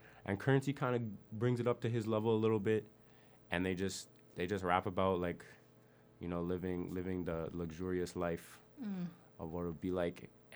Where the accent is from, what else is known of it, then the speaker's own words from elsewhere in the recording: Canada; I'm from Canada and that's what it is.